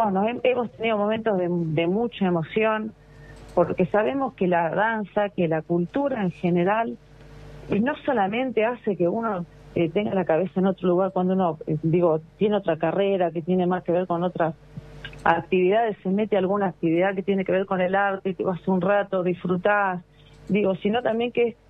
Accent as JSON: {"language": "Spanish", "town": "Benito Juárez", "region": "Buenos Aires Province", "country": "Argentina", "tie": "born there", "moved": "as an adult", "said": "Yo soy nacida en Benito Juárez, después bueno, estuve mucho tiempo fuera, me fui a los 18, volví hace 6 o 7 años y volví aquí con mi familia."}